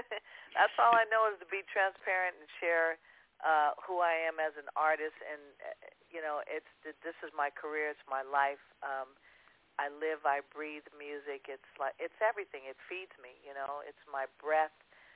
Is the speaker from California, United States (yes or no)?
yes; California, United States; we're all from the Bay Area, born and raised